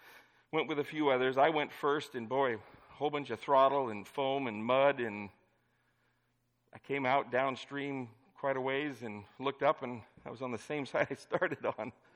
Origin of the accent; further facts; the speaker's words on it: Nevada, United States; Well, I grew up in Nevada. Most of the rivers there you could jump across or ride a motorcycle through.